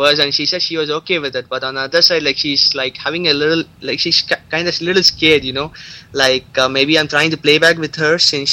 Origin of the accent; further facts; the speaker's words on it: India; English is a second language; No, I'm totally Indian. Like, I'm here just for my pilot training.